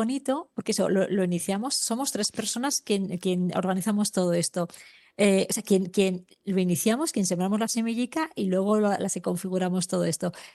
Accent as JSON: {"language": "Spanish", "town": "Zaragoza", "region": "Aragon", "country": "Spain", "said": "soy de Zaragoza y hay una vía principal"}